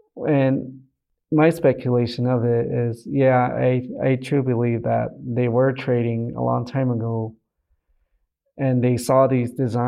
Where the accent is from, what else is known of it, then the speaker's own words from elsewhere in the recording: Zuni Pueblo, New Mexico, United States; I am from Zuni Pueblo. I'm Frog Clan on my mother's side and Coyote on my dad's side.